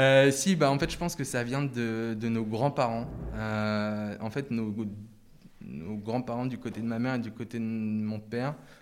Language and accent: French; Rouen, Normandy, France; also born or lived in Amiens / Lille; Je viens pas de Paris, je viens de Rouen. Après, j'ai fait une partie de mon internat à Amiens, après je suis parti à Lille, donc j'ai pas mal bougé plutôt dans le nord de la France.